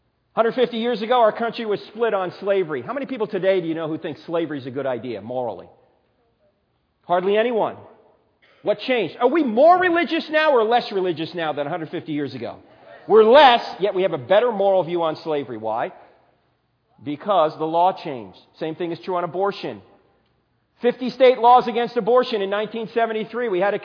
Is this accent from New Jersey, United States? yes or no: yes; New Jersey, United States; In fact, I'm originally from New Jersey. Forget about it.